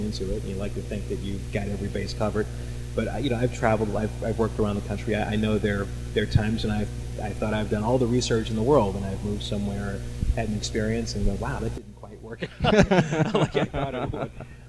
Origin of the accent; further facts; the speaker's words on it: St. Louis, Missouri, United States; now in Cleveland, United States; I mean, Cleveland is a lot like St. Louis in my hometown, in that sometimes you have to convince natives that they're living in a great place